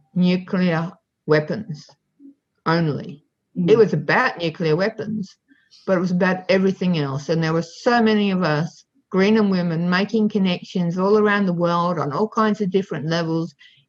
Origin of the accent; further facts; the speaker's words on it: Ireland; I'm not middle class to start off with. I'm actually Irish working class, with a long history of colonisation behind me